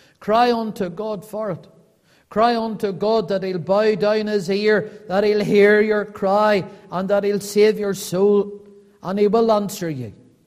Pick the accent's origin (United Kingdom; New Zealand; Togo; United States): United Kingdom; I was born as a British citizen, but I was born more above that as a citizen of this present evil world